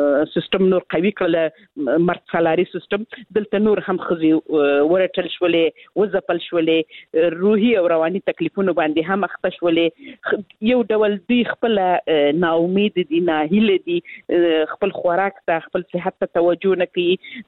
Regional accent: Helmand, Afghanistan; یعنی زه خپل د هلمند ولایت څخه یم

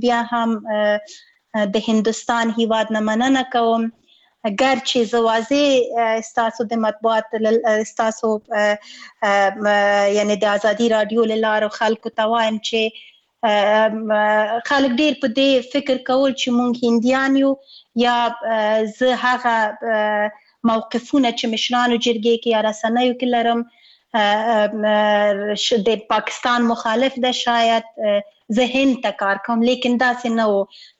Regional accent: Afghanistan; مونږ د افغانستان یو واقعیت یو او خپل هیواد نه اسکله تیر نه یو، او زمونږ خپل هیواد ده، زمونږ اصلي هیواد ده

